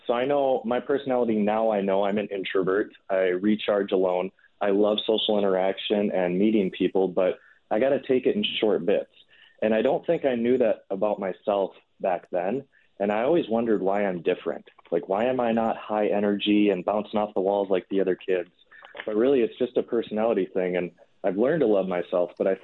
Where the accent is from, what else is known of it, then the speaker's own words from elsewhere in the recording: Brooklyn Center, Minnesota, United States; So I grew up in Brooklyn Center, Minnesota, and we went to Grace Fellowship Church in Brooklyn Park there.